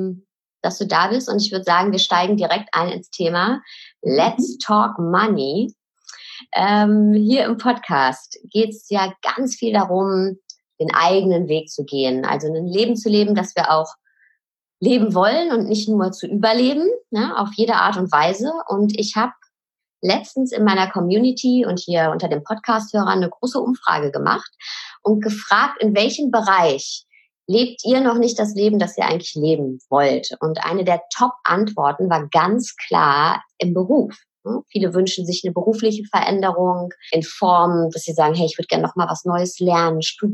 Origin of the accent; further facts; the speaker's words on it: North Rhine-Westphalia, Germany; Sie ist wie ich ein Kind des Ruhrpotts